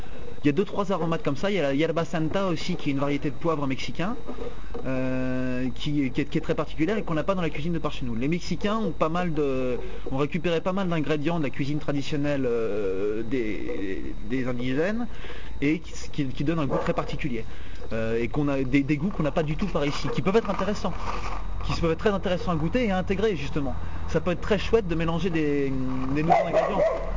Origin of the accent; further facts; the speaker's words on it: France; le fromage je crois qu'en tant que français hein, c'est dur.